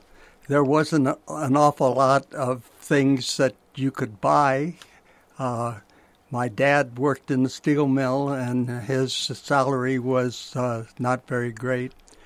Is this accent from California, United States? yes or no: yes; San Francisco, California, United States; also born or lived in San Bruno; I was born in South San Francisco in a hospital. We were living in San Bruno at the time. And my brother was born 14 months later, and 4 years later, we moved to San Francisco.